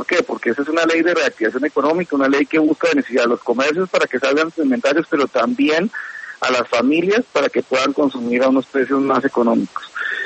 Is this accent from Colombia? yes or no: yes; Colombia; Yo creo que los beneficiados somos todos los colombianos